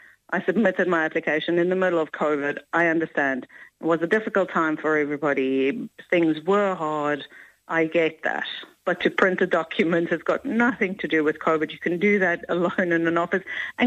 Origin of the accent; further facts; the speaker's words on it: South Africa; We're from South Africa.